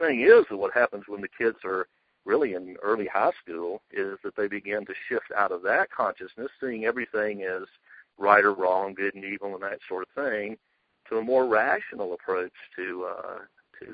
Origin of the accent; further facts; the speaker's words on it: Atlanta, Georgia, United States; Yeah, you know, I grew up in Atlanta where there's a Baptist church on every corner, so it was kind of inevitable.